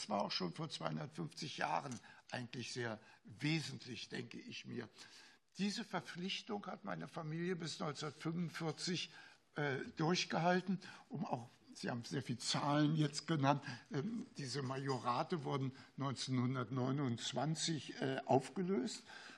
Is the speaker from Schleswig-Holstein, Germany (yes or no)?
no; Leipzig, Saxony, Germany; Wenn ich komme übrigens aus Leipzig, Lütschena ist ein Ort 20 Kilometer entfernt.